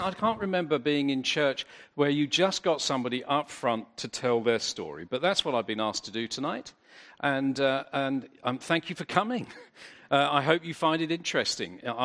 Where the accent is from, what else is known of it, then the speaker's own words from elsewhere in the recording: London, United Kingdom; I'm from London, but I love South Africa.